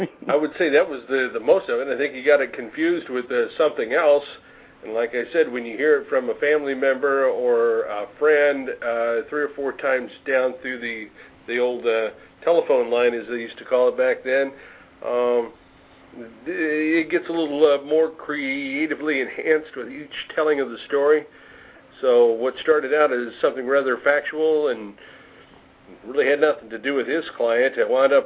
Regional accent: Illinois, United States; Well, I'm from Illinois. It's pretty similar.

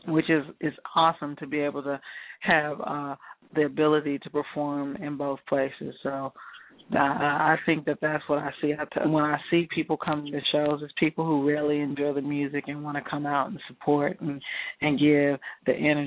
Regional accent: Dallas, Texas, United States; you know, we're both from Dallas, so I knew her from home.

